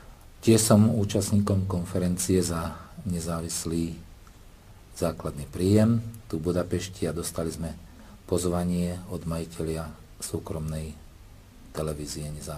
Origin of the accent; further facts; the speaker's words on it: Nitra Region, Slovakia; Pochádzam zo Slovenska, z okresu Levice.